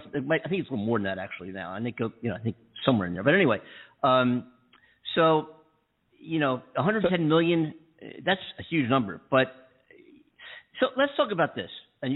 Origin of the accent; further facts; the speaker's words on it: East Coast, United States; I'm from the East Coast, you know, but I'm, you know, been here 6 years, whatever now.